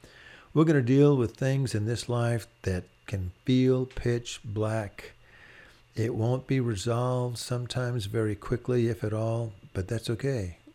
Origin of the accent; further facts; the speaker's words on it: Austin, Texas, United States; I'm from Austin, Texas, and we would typically, in fact, take all of our vacations to the western United States.